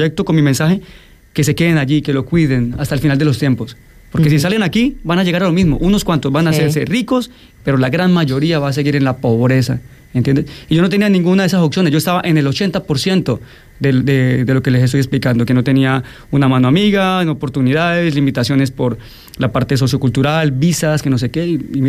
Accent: Puerto Leguízamo, Putumayo, Colombia; En mi pueblo, en Puerto Leguízamo, por ejemplo, también en Iquitos, en Manaos

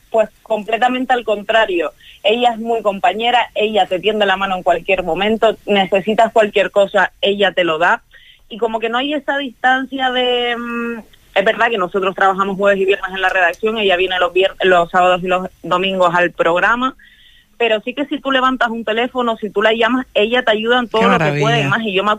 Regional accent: Canary Islands, Spain; accent: Canarian; somos dos canarios en la redacción, Y fue algo que genial. Me encantó, porque al final yo nunca he perdido el acento

